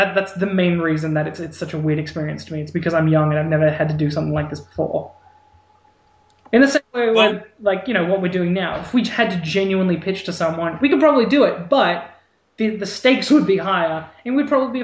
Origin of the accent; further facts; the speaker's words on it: Australia; we're a startup and we haven't made anything and we're Australian and we're new and stuff like